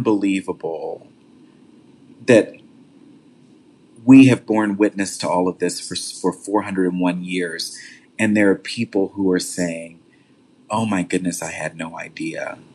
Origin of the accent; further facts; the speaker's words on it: Fort Worth, Texas, United States; was killed in my hometown of Fort Worth, Texas